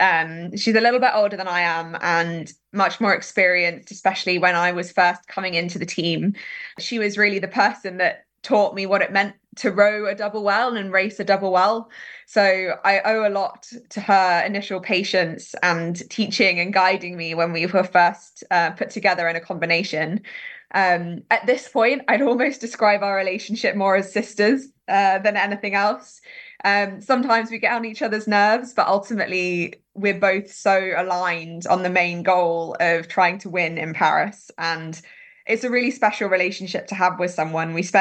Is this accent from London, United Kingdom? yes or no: no; Cambridge, East of England, United Kingdom; I grew up in Cambridge and spent a lot of time very close to the river